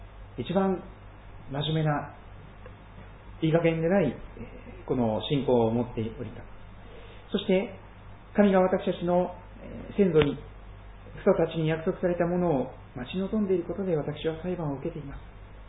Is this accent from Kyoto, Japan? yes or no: no; Kochi, Japan; あの土佐の高知の播磨橋の近く、まあ、ちょっと離れていますが、まあ、同じ高知市内にですね生まれて、そして二十歳まではそこに育てられて、南は太平洋、黒潮を流れる太平洋、北は四国山脈に囲まれた、ちょっと閉鎖的なところでですね